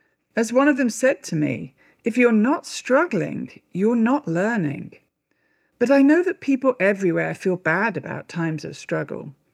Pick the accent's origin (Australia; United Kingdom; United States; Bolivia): United Kingdom; By the way, you may notice I say maths, not math. That's partly because I'm British and that's how we say it.